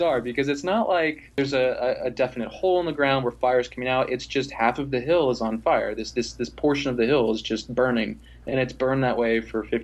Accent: Florida, United States; I'm from Florida and America, and nothing is older than, what, 200-300 years old

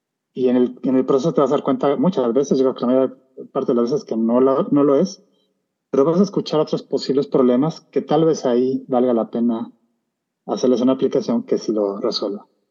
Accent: Guanajuato, Mexico; yo soy de Guanajuato

